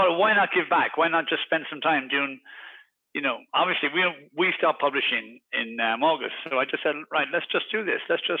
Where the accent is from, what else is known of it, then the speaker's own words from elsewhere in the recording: Waterford, Munster, Ireland; now in Limerick, Ireland; born and raised in Waterford, moved to Limerick about 30 years ago. Obviously, I'm very old.